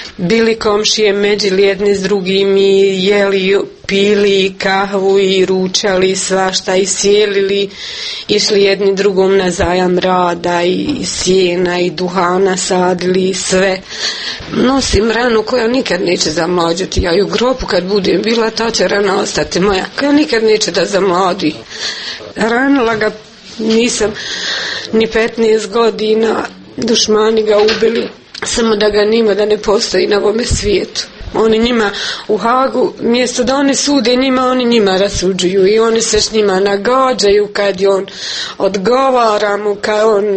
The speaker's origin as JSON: {"language": "Bosnian", "town": "Konjević Polje", "region": "Republika Srpska", "country": "Bosnia & Herzegovina", "tie": "born or raised there", "said": "Rodom sam od Konjović polja u Glogovoj sam bila udata."}